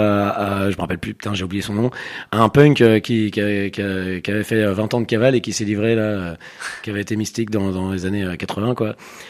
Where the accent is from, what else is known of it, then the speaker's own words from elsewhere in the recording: Auvergne-Rhône-Alpes, France; moi je suis au Savoyard au départ, mais dès qu'il fait moins que 20 degrés, j'ai froid.